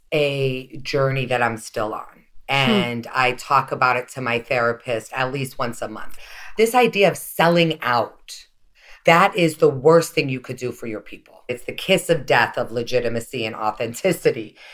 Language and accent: English; Hawaii, United States; growing up in Hawaii, actually, we have a history of Puerto Ricans being there and being brought over.